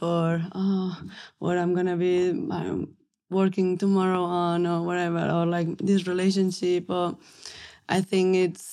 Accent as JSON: {"language": "English", "town": "Barcelona", "region": "Catalonia", "country": "Spain", "second_language": "English", "moved": "as an adult", "lives_now": "Australia", "said": "I'm from Barcelona. I came here to Australia like 4 years ago. And yeah, I work as an architect back home in Spain like for 4 years."}